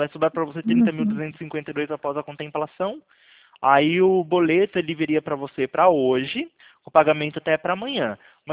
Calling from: Sumaré, São Paulo, Brazil; Eu falo aqui de Sumaré, São Paulo.

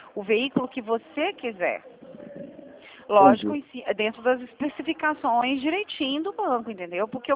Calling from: Mogi Guaçu, São Paulo, Brazil; Eu tô falando com você de Mogi Guaçu.

